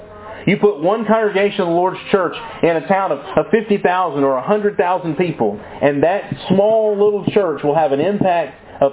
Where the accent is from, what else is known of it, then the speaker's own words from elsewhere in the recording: Mississippi, United States; Growing up in North Mississippi, if I were at my grandparents' house, I always ate biscuits and gravy for breakfast.